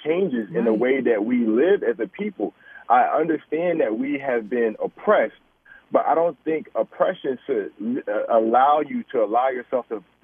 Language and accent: English; Hampton, Virginia, United States; now in Baltimore, United States; I'm from Hampton, Virginia, so I have just a different perspective. I'm not from Baltimore, but I've lived here since 2011.